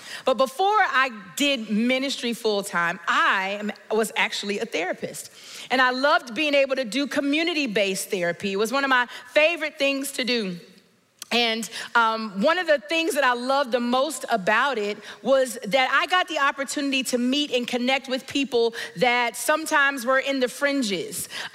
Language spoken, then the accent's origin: English; Augusta, Georgia, United States; now in Atlanta, United States; I am from the Metro Atlanta area. Grew up in Georgia. I'm a peach through and through. From Augusta, Georgia originally. So if you know anything about the Masters, that's where I'm from.